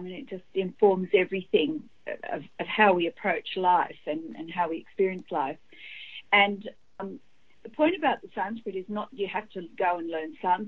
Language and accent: English; Sydney, New South Wales, Australia; I grew up in Sydney. I'm in Sydney. And my parents came from England after the Second World War